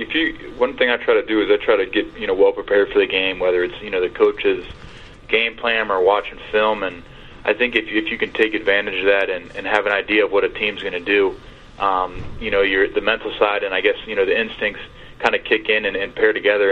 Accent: Cincinnati, Ohio, United States; Well, I think, you know, when I was growing up, I grew up in Cincinnati, and, you know, the Ravens were always on TV playing the Bengals.

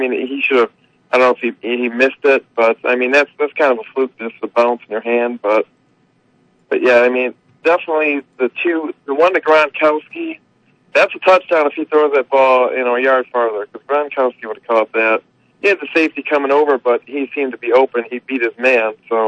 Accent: Detroit, Michigan, United States; I'm from Detroit.

